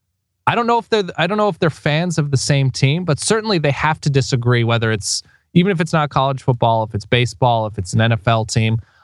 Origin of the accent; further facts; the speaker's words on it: California, United States; I'm from Southern California.